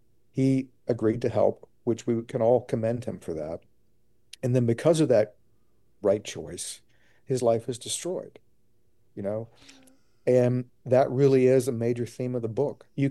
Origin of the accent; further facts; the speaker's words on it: Virginia, United States; Look, I'm old enough that when I grew up in Virginia, when I was born in Virginia, segregation was still legal.